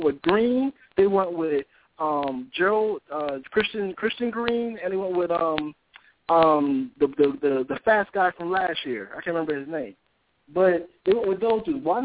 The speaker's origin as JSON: {"language": "English", "town": "Philadelphia", "region": "Pennsylvania", "country": "United States", "said": "I'm an Eagles fan. I'm from Philly."}